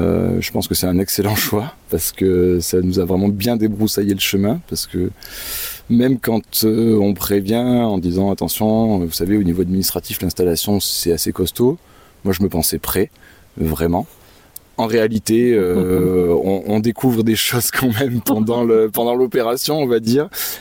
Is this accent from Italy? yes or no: no; Provence-Alpes-Côte d'Azur, France; also born or lived in Grenoble; now in Vernède, France; voilà, je suis arrivé en Lozère en 2017, j'étais originaire du Vaucluse